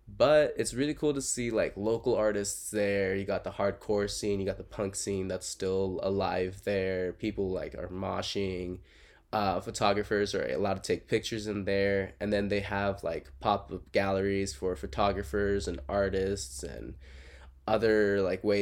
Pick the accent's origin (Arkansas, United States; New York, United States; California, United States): California, United States; Santa Barbara; This record store is in my hometown of Santa Barbara.